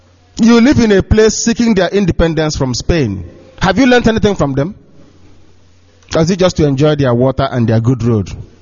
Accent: Abia, Nigeria; from Isiama Faruku Ibeku in Biafra land.

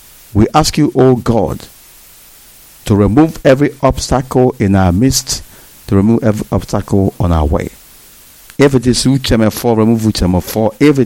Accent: Abatete, Anambra, Nigeria; I am from Abate, Abate is in Indemili in Biafra land.

